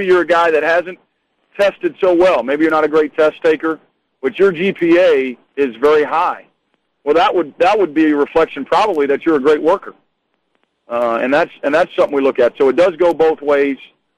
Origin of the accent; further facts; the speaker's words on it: Illinois, United States; I grew up in Illinois, and a lot of Illinois is ACT.